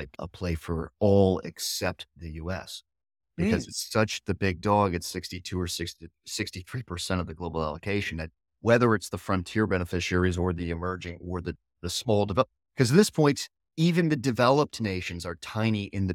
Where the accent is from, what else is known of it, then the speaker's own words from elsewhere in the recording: United States; because I'm an American